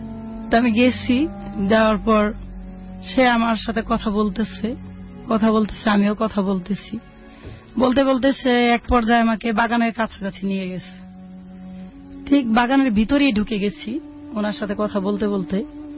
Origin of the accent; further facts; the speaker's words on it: Dhaka, Dhaka Division, Bangladesh; আমার বাবা দেশের বাইরে থাকতো, তা আমরা ঢাকায় বড় হয়েছি।